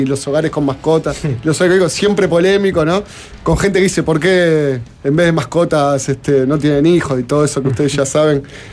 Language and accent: Spanish; Montevideo, Uruguay; es porque soy montevideano y Montevideo es el departamento con menos porcentaje de mascotas por hogar